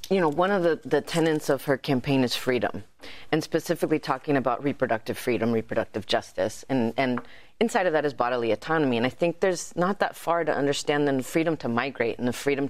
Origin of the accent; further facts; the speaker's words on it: Arizona, United States; very much in my home state of Arizona